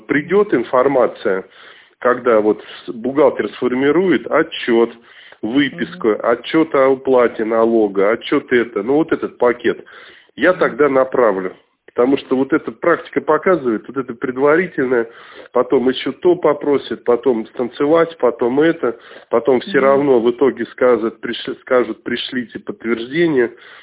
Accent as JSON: {"language": "Russian", "region": "Moscow", "country": "Russia", "said": "потому что я сам москвич"}